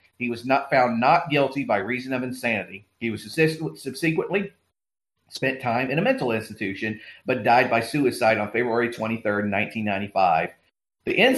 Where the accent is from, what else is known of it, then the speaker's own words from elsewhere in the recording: Georgia, United States; Yes, that's right, in my home state of Georgia.